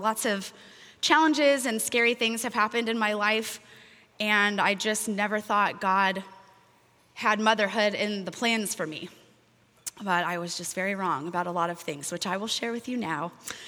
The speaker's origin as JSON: {"language": "English", "town": "Orange", "region": "California", "country": "United States", "tie": "born or raised there", "said": "So I grew up in Orange, California, which is 25 miles north of here, in a little town"}